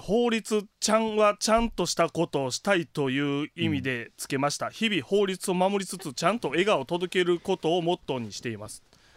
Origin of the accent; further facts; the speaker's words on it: Wakayama, Japan; ほな僕和歌山出身とかうん、ぐらいしか多分知らんと思うんですよ